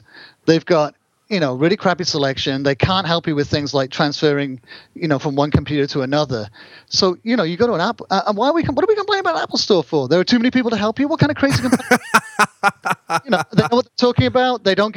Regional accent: England, United Kingdom; it was faintly embarrassing for me as a, you know, as an English person.

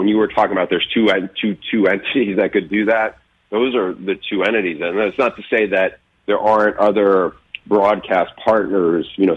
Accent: Northeast, United States; Like you and I, we grew up in the Northeast.

